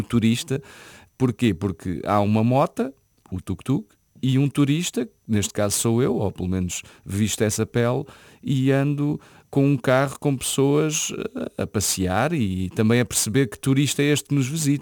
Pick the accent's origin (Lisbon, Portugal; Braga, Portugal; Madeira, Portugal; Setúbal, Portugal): Lisbon, Portugal; aterrar naquela linha do Tejo, passar sobre a ponte, ver os bairros onde cresci, onde vivi, onde vivo.